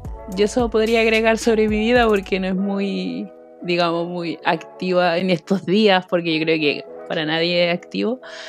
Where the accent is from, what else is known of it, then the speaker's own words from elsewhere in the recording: Chile; yo soy chilena, tengo 30 años, soy diseñador gráfico y además de eso productor de eventos.